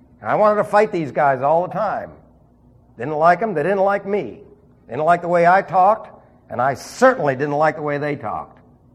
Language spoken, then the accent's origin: English; New York City, New York, United States; I say unfortunately because I was from New York City. I didn't fit.